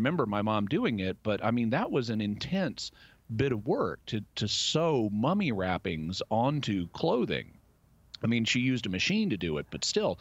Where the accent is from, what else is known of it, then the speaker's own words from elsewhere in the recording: Arkansas, United States; I was growing up in the Ozark Mountains in Arkansas, and this was before cable television existed, at least in Arkansas.